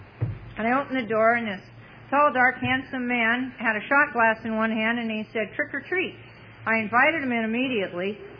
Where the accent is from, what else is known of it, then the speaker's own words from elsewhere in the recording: Chico, California, United States; I moved back to Chico after I graduated, moved back to my hometown